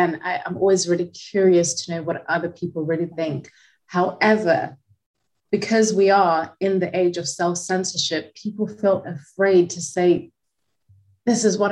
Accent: Zimbabwe; No, I was born and raised in Zimbabwe, where that label is non-existent.

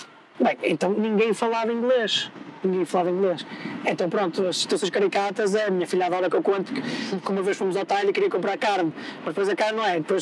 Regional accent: Porto, Norte, Portugal; Eu vivo no Porto, sou do Porto, vivo em Matosinhos, que é uma sala lá do Porto

